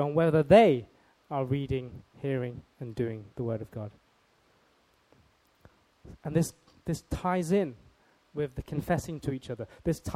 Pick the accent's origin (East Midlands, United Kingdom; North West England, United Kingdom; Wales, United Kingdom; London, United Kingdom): East Midlands, United Kingdom; Leicester; So we grew up in Leicester, and we had lots of friends.